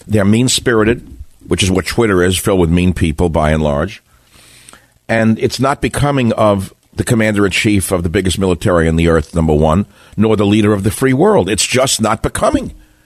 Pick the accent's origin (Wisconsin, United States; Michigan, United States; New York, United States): New York, United States; Queens; They are. I'm from Queens. I can't let an insult go.